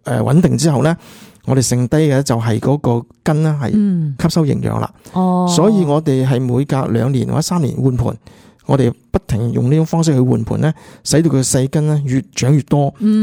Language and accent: Cantonese; Guangdong, China; 我哋广东人中意种盆景嘅时候咧